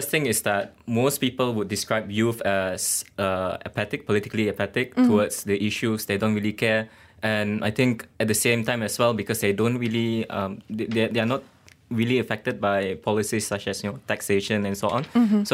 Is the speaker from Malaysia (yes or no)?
yes; Sarawak, Malaysia; I came from Sarawak.